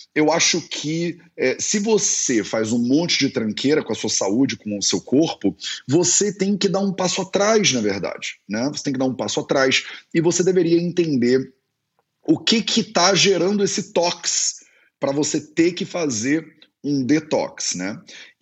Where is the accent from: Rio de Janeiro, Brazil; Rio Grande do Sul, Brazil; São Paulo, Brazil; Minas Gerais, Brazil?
Rio de Janeiro, Brazil; Resende; born there; Resende, no interior do estado do Rio de Janeiro, que foi onde eu nasci.